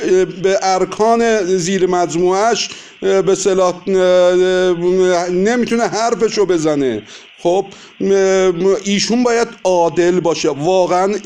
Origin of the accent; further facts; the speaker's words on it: Iran; ما هم ایرانی هستیم.